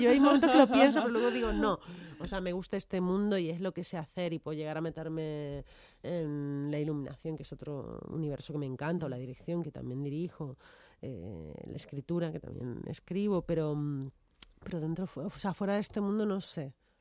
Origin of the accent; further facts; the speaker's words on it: Argentina; now in Spain; siendo argentina no tenemos tan... Quiero decir, los clásicos los vemos, pero no tanto como se ven aquí